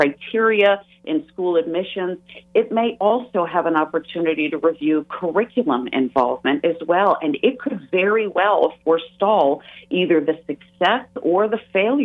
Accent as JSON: {"language": "English", "region": "Wisconsin", "country": "United States", "tie": "born or raised there", "said": "And listen, I was born and raised in Wisconsin, so it wasn't like this when I was going to school."}